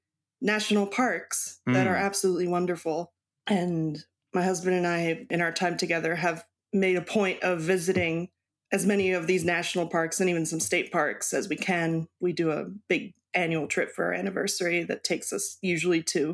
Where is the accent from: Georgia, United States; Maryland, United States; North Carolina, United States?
Maryland, United States; Baltimore; born there; Complicated question. I was born in Baltimore, Maryland.